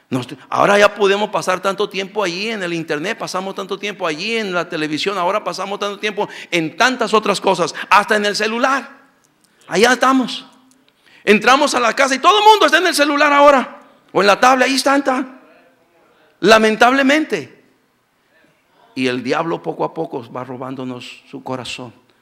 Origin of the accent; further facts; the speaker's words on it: Mexico; venimos de allá de México, donde se nos enseñó es que la educación es gratuita.